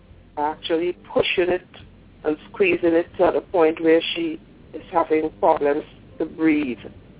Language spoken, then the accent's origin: English; Trinidad & Tobago; She found out that I was from Trinidad